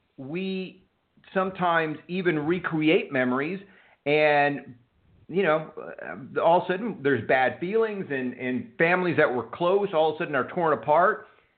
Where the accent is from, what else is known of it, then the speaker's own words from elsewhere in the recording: Texas, United States; And you know, what's interesting is I'm from Texas